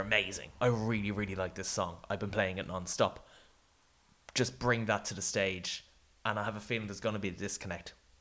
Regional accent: Ireland; accent: Irish; Now, full disclosure, guys, I don't know if you can tell by the accents. We're not quite 33 yet, but we're Irish.

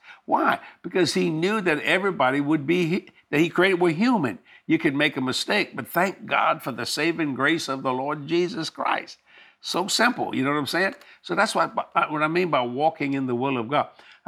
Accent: New Orleans, Louisiana, United States; I'm from New Orleans. I think we got the best food in the world.

